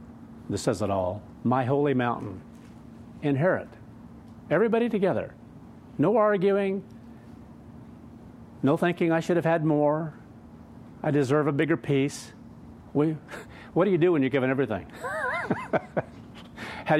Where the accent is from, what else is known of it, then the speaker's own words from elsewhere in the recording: Kansas, United States; And I think of some of the old places where I grew up in Kansas